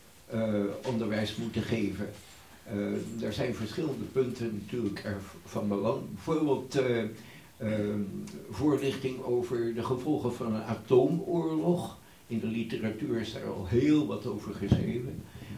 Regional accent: Beverwijk, North Holland, Netherlands; Ik kom zelf uit Beverwijk, Heemskerk bijna. En ik zit in de Esperanto-beweging.

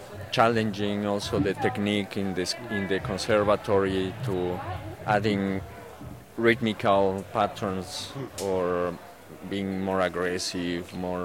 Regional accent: Mexico City, Mexico; English is a second language; My country is Mexico. I come from Mexico City.

